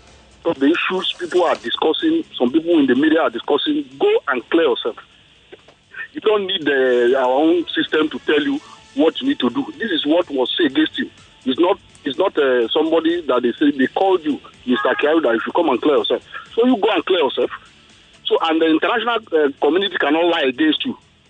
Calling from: Kenya; I'm calling from Kenya.

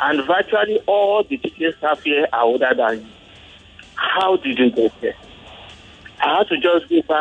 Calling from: Ghana; I'm calling from Ghana.

